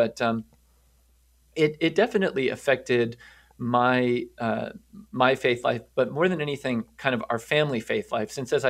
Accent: Plattsburgh, New York, United States; born there; Well, I was born in Plattsburgh, New York, way, way up in the North country, not too far from Canada

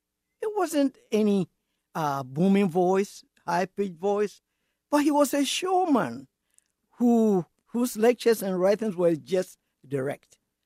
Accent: Ghana; I'm from Ghana originally

